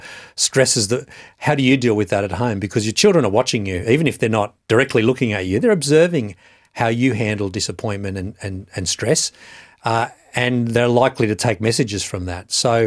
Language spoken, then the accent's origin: English; New South Wales, Australia; I come from New South Wales.